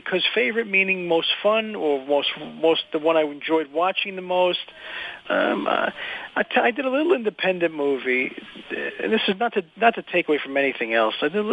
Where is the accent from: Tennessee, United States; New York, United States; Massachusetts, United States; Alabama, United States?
New York, United States; I didn't know it was Bob Loblaw because I'm a New Yorker.